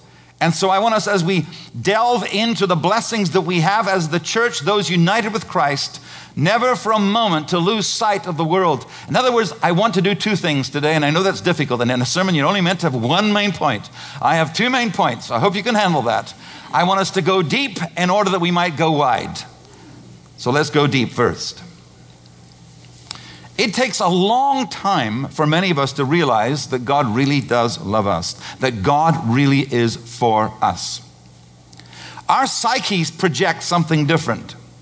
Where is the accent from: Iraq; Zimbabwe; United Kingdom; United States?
Zimbabwe; I grew up playing cricket in Zimbabwe.